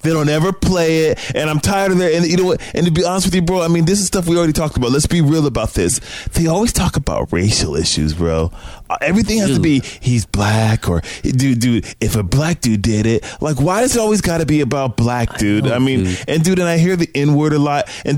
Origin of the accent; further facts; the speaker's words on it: Washington, District of Columbia, United States; So I'm from Washington, D.C., man. It's kind of weird because I grew up around a lot of black guys over